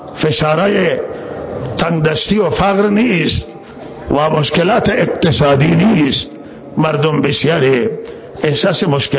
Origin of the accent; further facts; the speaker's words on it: Iran; همه ما ایرانی هستیم.